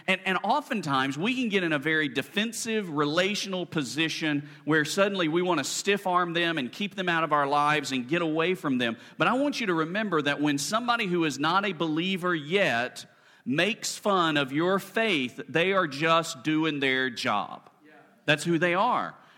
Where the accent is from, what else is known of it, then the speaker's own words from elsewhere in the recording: Alabama, United States; I grew up in Alabama